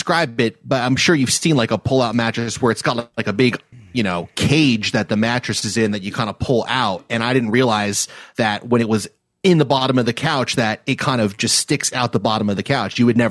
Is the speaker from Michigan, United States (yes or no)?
no; Los Angeles, California, United States; every time I tell people that I'm from L.A